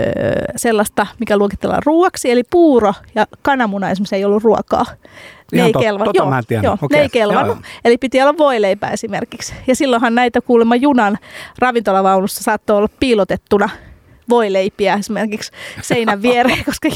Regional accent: Helsinki, Uusimaa, Finland; mä oon tosiaan Helsingistä kotoisin. Ja Helsingissä ei ainakaan mun lapsuudesta juotu kotikaljaa missään.

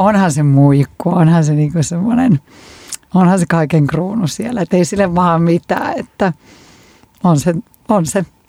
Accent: Eastern Finland, Finland; miten esimerkiksi siellä meillä päin Itä-Suomessa syödään

